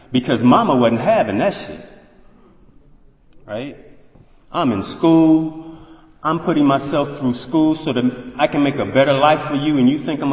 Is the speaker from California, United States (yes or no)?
no; Indianapolis, Indiana, United States; also born or lived in Chicago; now in Atlanta, United States; I moved down to Atlanta. I grew up in Indianapolis, Indiana, born and raised in Chi-Town. Right? I grew up in Indianapolis.